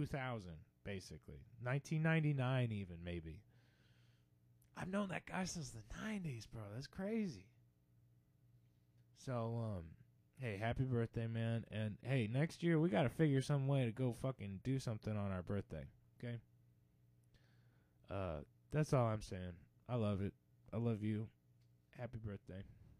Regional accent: United States; I'm an American, and I love it.

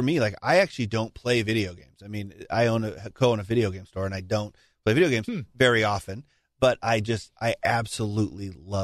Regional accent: Washington, United States; I grew up in the Pacific Northwest.

